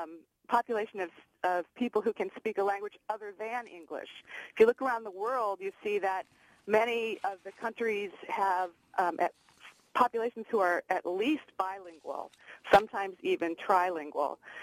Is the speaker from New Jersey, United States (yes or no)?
no; San Anselmo, California, United States; I'm from San Anselmo.